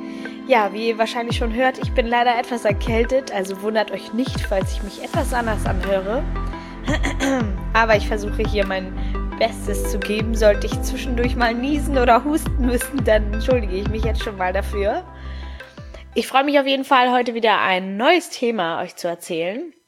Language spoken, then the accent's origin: German; Hamburg, Germany; ich bin 29 Jahre alt, ich komme aus Hamburg, ich bin durch meinen Vater, der halb Italiener und halb Argentiner ist, und meine Mama Deutsch, eine gute Mischung aus den dreien und bin aber hier in Hamburg geboren